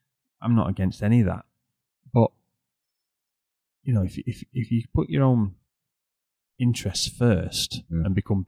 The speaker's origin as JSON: {"language": "English", "country": "United Kingdom", "said": "as a Brit, I'm used to it."}